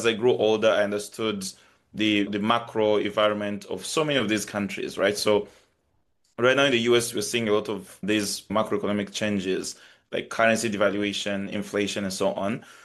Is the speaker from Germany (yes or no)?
no; Tanzania; I'm originally from Tanzania, which is a country in East Africa. I was born in a family, I'm second of four kids.